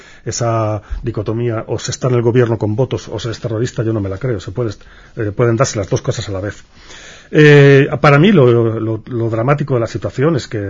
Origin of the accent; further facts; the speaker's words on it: Spain; lo quiero decir como ciudadano español, europeo